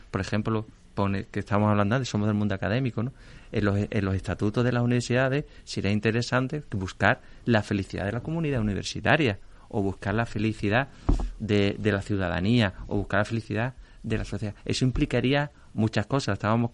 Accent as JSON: {"language": "Spanish", "town": "Cádiz", "region": "Andalusia", "country": "Spain", "said": "yo que soy de Cádiz, evidentemente vengo de Cádiz"}